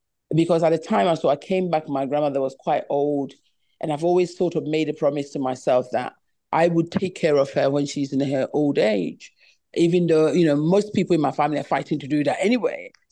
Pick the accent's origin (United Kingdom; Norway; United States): United Kingdom; England; my parents moved to England. We were raised there in England.